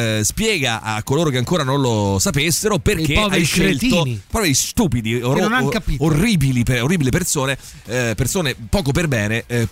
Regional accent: Rome, Lazio, Italy; sono nato a Roma, giuro, sono nato a Roma e vissuto sempre a Roma

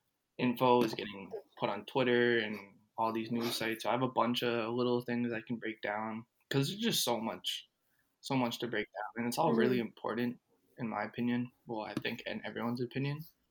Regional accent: Toronto, Ontario, Canada; I'm from Toronto.

